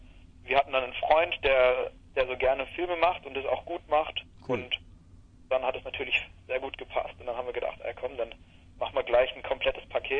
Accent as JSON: {"language": "German", "town": "Mosbach", "region": "Baden-Württemberg", "country": "Germany", "lives_now": "Ludwigsburg, Germany", "said": "Ja, also wir kommen ursprünglich aus Mosbach. Das ist da in der Nähe, also grob in der Nähe bei Heidelberg."}